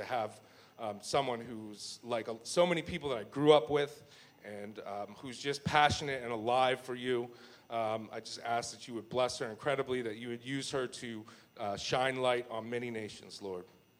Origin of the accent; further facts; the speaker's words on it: Philadelphia, Pennsylvania, United States; I grew up in West Philly.